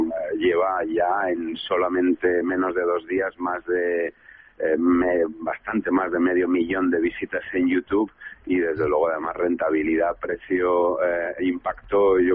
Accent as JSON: {"language": "Spanish", "region": "Valencian Community", "country": "Spain", "said": "Yo soy valenciano y no tengo la misma financiación que un catalán"}